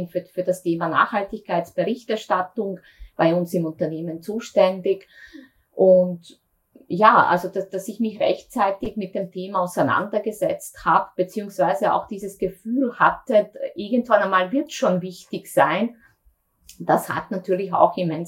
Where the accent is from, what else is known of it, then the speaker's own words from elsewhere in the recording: Sarajevo, Federation of Bosnia and Herzegovina, Bosnia & Herzegovina; also born or lived in Zagreb; now in Austria; Ich bin geboren und aufgewachsen in Sarajevo. Habe dann meine Matura in Zagreb gemacht und bin direkt nach der Matura zum Studium nach Österreich gekommen und ja, bin schlicht und einfach da geblieben